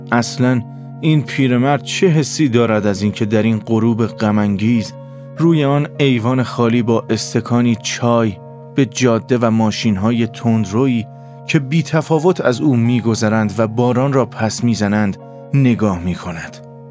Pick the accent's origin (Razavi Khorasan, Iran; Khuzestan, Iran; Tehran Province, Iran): Tehran Province, Iran; Tehran; born there; تهران دنیا اومدم، ولی اصالتاً از سمت مادری گیلک هستم. یه چیزایی میفهمم، ولی زیاد نمیتونم صحبت کنم.